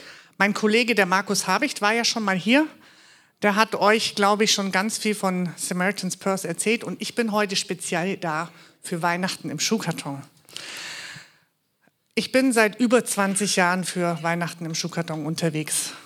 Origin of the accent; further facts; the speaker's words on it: Baden-Württemberg, Germany; accent: Swabian; also born or lived in Bavaria; Ich bin in Bayern geboren, in Württemberg aufgewachsen und jetzt wieder in Bayern. Ich bin zweisprachig erzogen. Hochdeutsch und Schwäbisch. Ich kann nämlich auch richtig Schwäbisch schwätzen.